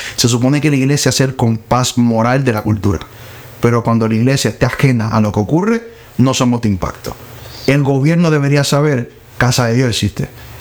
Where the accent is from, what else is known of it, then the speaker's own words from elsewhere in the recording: San Juan, Puerto Rico; ¿Dónde crecí? San Juan, Puerto Rico. Llevo ahí toda mi vida. No sé mucho que contarle mi historia de juventud. Soy de San Juan, Puerto Rico. Me moví como 6 veces, fíjate, sí, de casa.